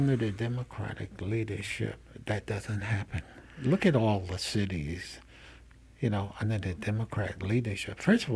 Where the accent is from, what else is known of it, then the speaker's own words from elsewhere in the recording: Mobile, Alabama, United States; born there; also born or lived in Paterson, New Jersey; so that's my old city, Paterson, New Jersey, even though I was born right here in Mobile.